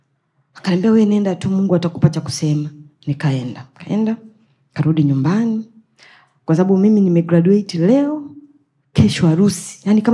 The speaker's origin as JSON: {"language": "Swahili", "country": "Tanzania", "said": "mimi ni Mnyamwezi, mambo pale ni mengi"}